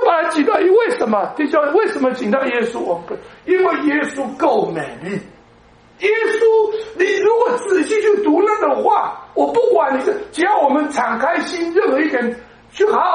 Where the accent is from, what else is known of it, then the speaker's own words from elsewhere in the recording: Douliu, Yunlin County, Taiwan; now in United States; 我斗六，我就考到这个台湾最好的高中，又考第一志愿考到最好的大学